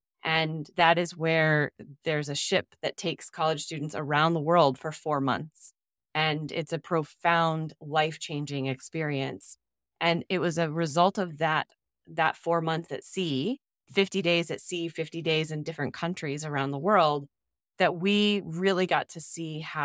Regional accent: Columbus, Ohio, United States; also born or lived in Denver, Colorado; now in Portland, United States; I grew up in Columbus, Ohio. And then my family moved to just outside of Denver, Colorado. I currently live in Portland, Oregon.

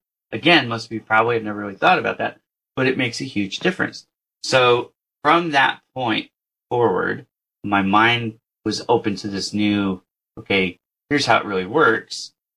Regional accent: Las Vegas, Nevada, United States; also born or lived in San Francisco Bay Area; My wife and I are from the Bay Area and I grew up in Las Vegas.

